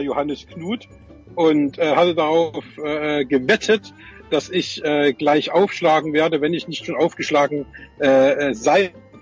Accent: Meerane, Saxony, Germany; vielleicht auch, weil es meine Heimatstadt war, Merane, aber es war ein unfassbares Erlebnis.

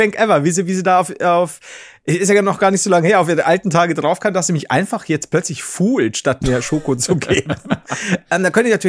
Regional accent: Germany; ich bin ja Deutscher und deswegen da habe ich mir überlegt, irgendwas Deutsches vielleicht.

